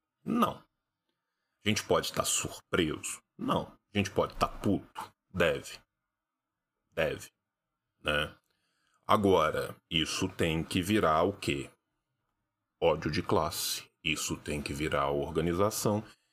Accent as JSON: {"language": "Portuguese", "region": "Minas Gerais", "country": "Brazil", "said": "Vou começar de Minas porque eu sou mineiro."}